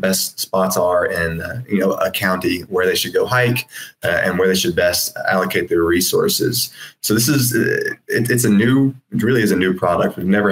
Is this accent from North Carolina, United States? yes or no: yes; Asheville, North Carolina, United States; now in Chapel Hill, United States; And I am from Asheville.